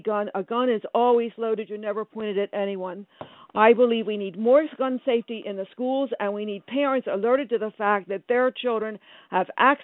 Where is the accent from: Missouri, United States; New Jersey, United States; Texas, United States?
New Jersey, United States; I grew up in South Jersey on a farm where guns are a fact of life